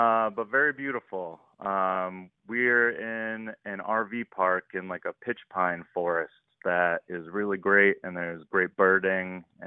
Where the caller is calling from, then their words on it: Massachusetts, United States; I'm calling from Massachusetts, and the garden in question is out on Outer Cape Cod, way out near Provincetown.